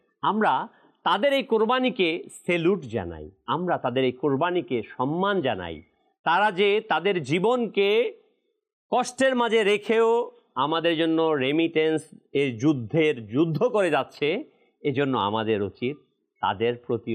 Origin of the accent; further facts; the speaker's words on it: Munshiganj, Dhaka Division, Bangladesh; এটা হচ্ছে আমাদের মুন্সিগঞ্জের আঞ্চলিক ভাষা